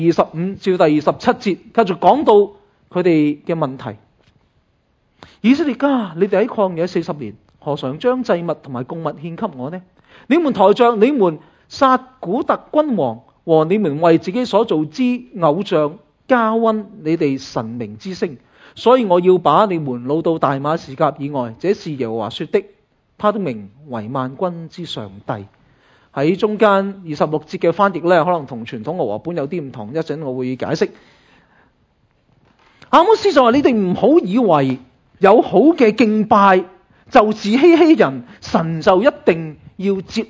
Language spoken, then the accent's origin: Cantonese; China; 我哋中国人